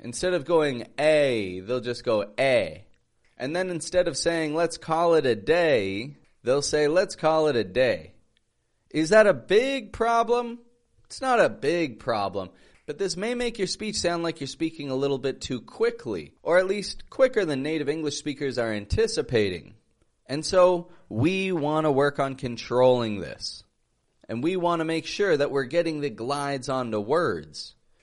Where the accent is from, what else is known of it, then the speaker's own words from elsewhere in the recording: Toronto, Ontario, Canada; now in Mexico; I'm from Toronto, Canada, living in Mexico.